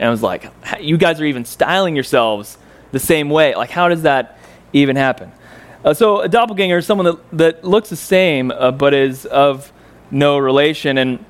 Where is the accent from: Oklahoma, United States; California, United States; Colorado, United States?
Oklahoma, United States; Stillwater; I'm from Oklahoma. We lived in Stillwater, Oklahoma, and he commuted to Ponca City, Oklahoma, where he had a CPA firm.